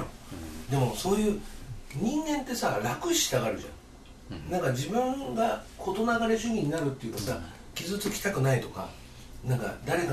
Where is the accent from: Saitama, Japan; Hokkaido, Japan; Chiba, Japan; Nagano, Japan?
Chiba, Japan; born there; 俺はなんで千葉に生まれてしまったんだぐらいに思ってたわけ